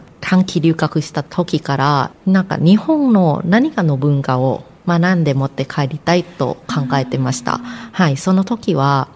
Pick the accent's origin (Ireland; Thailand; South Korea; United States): Thailand; Bangkok; Japanese is a second language; now in Japan; 自分がタイの方出身なので、うん、で出身はバンコクの方ですね、